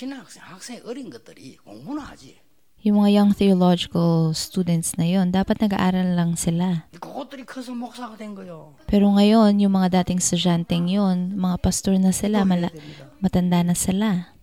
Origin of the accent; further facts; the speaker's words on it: Busan, South Korea; Tagalog is a second language; Dahil sa mga taga probinsyano kami, taga Busan